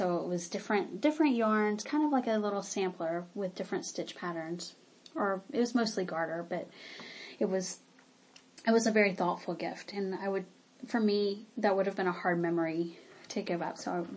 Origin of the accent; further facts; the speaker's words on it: the South, United States; I grew up in the South, and I'm really interested in civil rights in the South and the Civil War